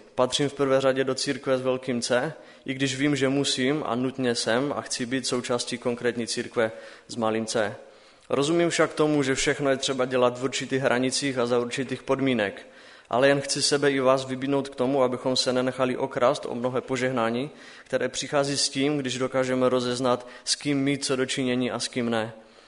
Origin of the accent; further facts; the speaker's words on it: Třanovice, Moravian-Silesian Region, Czechia; Musím zmínit, že jsem nikdy, alespoň od té doby, co chodím na biblické hodiny, neměl dojem, že alespoň u nás v Třanovicích by bylo mladých málo.